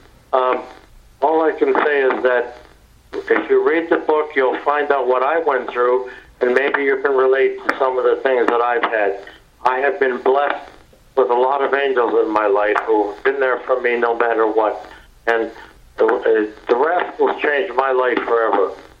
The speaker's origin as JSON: {"language": "English", "country": "Canada", "said": "I'm looking forward to speaking to everyone in Canada, my home country."}